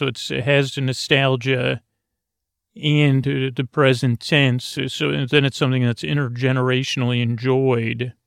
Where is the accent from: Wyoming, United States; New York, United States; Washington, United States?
New York, United States; Syracuse; the fair really is a big deal to a child growing up in Syracuse, New York, at least to me.